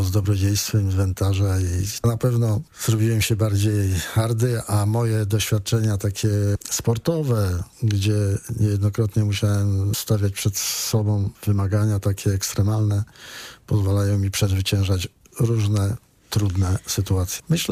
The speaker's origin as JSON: {"language": "Polish", "town": "Skarżysko-Kamienna", "region": "Świętokrzyskie Voivodeship", "country": "Poland", "said": "Jestem ze Skarżyska Kamiennej"}